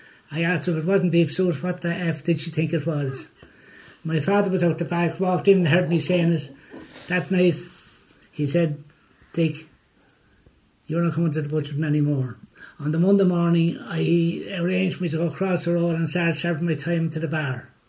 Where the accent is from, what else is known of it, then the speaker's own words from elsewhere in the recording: Edenderry, Offaly, Ireland; I was born, as I say, in Edenderry. I went to school in Edenderry up to primary.